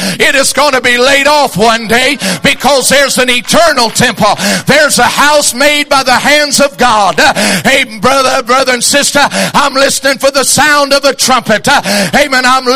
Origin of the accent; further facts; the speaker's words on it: Dayton, Ohio, United States; I grew up in Dayton, Ohio. I grew up in Dayton, Ohio, and I grew up at the end of Sesame Street. I really did. My address growing up was 7001 Summerdale Drive in Dayton, Ohio. Hewer Heights, actually.